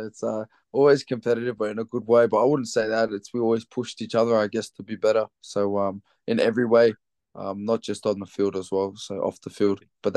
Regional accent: St. Mary's, New South Wales, Australia; So I was born and bred in Western Sydney, Australia, in St. Mary's, this place called St. Mary's, and with my mum, my dad, my older sister and two younger brothers, we all grew up together.

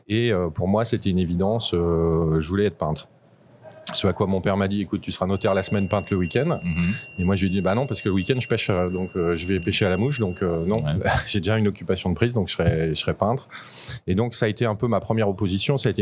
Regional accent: Brive-la-Gaillarde, Nouvelle-Aquitaine, France; En fait, moi, j'ai grandi à Brive-la-Gaillarde.

